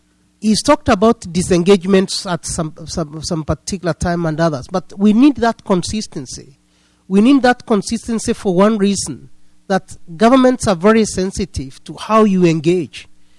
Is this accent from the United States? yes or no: no; Kenya; As a Kenyan who was in Kenya that particular time the bans were announced